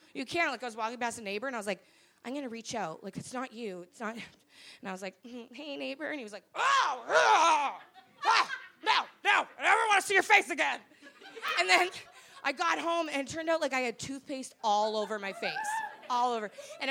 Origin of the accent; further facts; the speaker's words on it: Winnipeg, Manitoba, Canada; Like, I'm originally from Winnipeg. Thank you. Hold your applause.